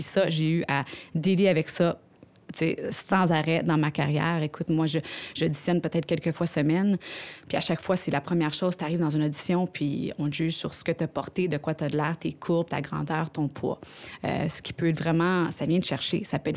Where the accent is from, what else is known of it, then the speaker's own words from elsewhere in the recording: Montreal, Quebec, Canada; Ben, je suis montréalaise, je suis danseuse professionnelle